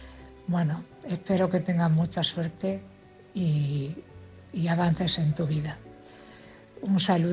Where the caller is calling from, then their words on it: Cartagena, Region of Murcia, Spain; de Cartagena.